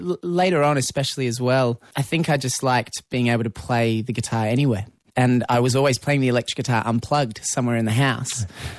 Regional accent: Merimbula, New South Wales, Australia; also born or lived in Canberra; I think my dad got a transfer there for work when I was about 5. I started school in Marimbula.

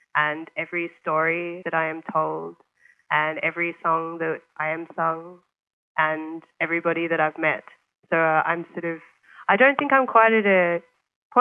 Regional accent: Melbourne, Victoria, Australia; I'm from Melbourne, and I grew up in the outer eastern suburbs

